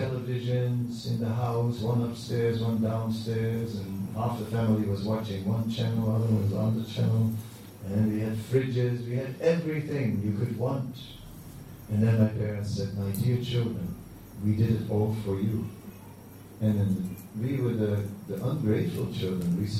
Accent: Netherlands; The inspiration of force was that I grew up in the Netherlands after the Second World War, immediately after the Second World War.

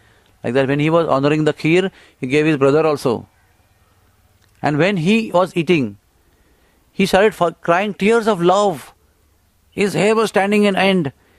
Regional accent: Karnataka, India; Like some people try to plant Hoppu Samba from Ratnagiri in Andhra Pradesh and in Karnataka, in my hometown, but something else came out than the Hoppu Samba.

